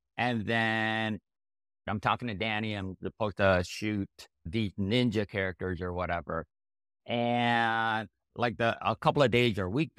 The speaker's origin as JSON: {"language": "English", "town": "Chicago", "region": "Illinois", "country": "United States", "tie": "born there", "said": "Okay, so I was born in the Chicago area. My parents came from the Philippines."}